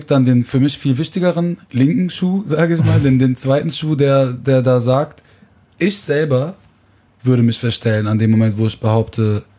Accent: Aachen, North Rhine-Westphalia, Germany; ich komme aus Aachen

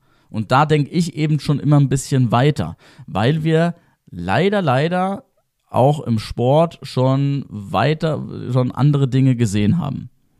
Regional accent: England, United Kingdom; als Engländer in England

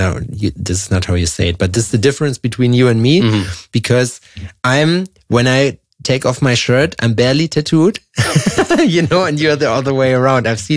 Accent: Jena, Thuringia, Germany; English is a second language; Like Jena, where my hometown, even if it's Eastern Germany

